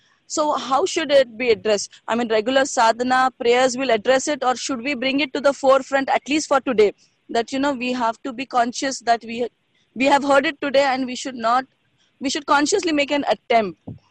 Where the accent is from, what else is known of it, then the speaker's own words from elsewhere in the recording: India; Like, you know, being an Indian